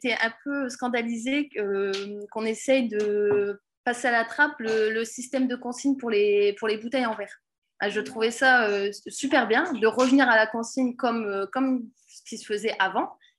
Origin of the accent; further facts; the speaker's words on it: Hauts-de-France, France; Moi, je suis du Pas-de-Calais